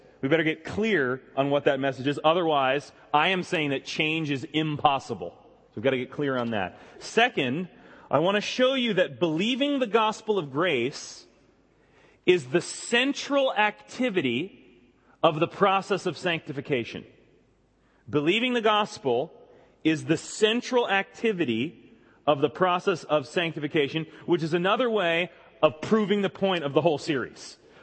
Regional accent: United States; because I am very American, which translated means naturally obnoxious.

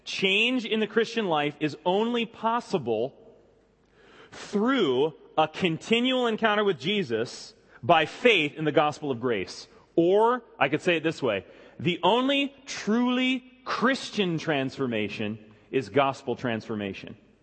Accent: United States; because I am very American, which translated means naturally obnoxious.

